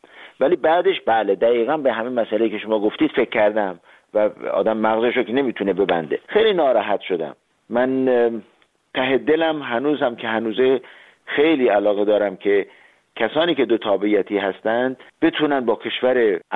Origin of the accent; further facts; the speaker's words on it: Iran; now in Austria; من به عنوان یک ایرانی اتریشی